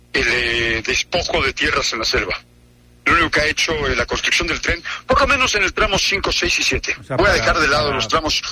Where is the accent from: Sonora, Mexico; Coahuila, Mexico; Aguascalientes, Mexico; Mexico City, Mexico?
Mexico City, Mexico; Yo soy de la Ciudad de México.